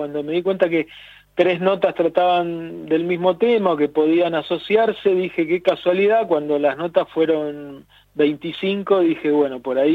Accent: Tierra del Fuego, Argentina; Cómo los fueguinos tenemos una tendencia a repetir épocas

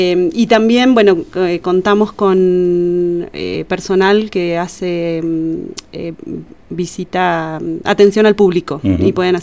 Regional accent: San Juan, Argentina; Yo nací en San Juan hace, creo que esto ya lo charlamos, yo dije que nací en San Juan hace pocos años.

